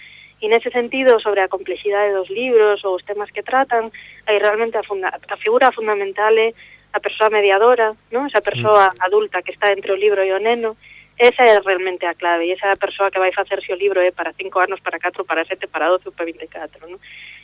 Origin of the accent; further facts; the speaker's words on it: Galicia, Spain; como galegos, como país, non nos sabemos valorar